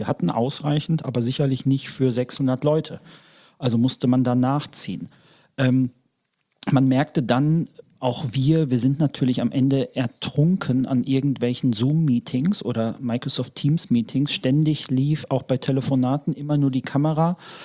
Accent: North Rhine-Westphalia, Germany; now in Düsseldorf, Germany; 33 Jahre jung, gebürtiges Pottkind, auf den Sportplätzen der Dortmunder Regionen groß geworden. Jetzt seit etwas über 10 Jahren in Düsseldorf

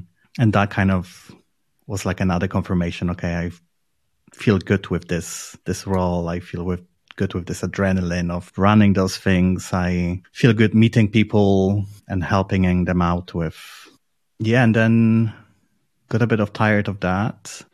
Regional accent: Poland; No, I'm from Poland.

